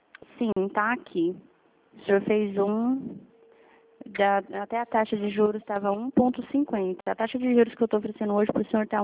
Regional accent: Dourados, Mato Grosso do Sul, Brazil; Eu sou de Dourados, Mato Grosso do Sul.

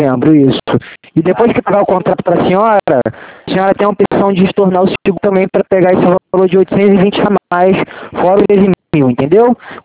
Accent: Rio de Janeiro, Brazil; eu sou aqui do Rio mesmo.

